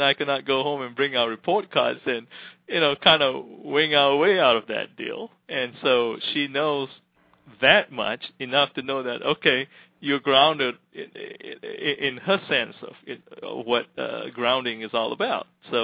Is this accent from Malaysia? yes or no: yes; Malaysia; I grew up in Malaysia, so we were under the British educational system